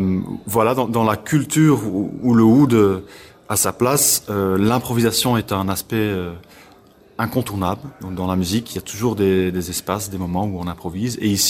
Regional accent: Belgium; Donc les pays où on a voyagé, c'était la Belgique, évidemment, le pays de départ. On est de Belgique.

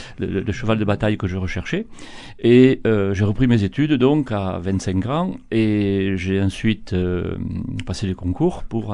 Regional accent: Marmande, Nouvelle-Aquitaine, France; moved away as an adult; now in Toulouse, France; Mais je suis originaire du Lot-et-Garonne, de Marmande exactement.

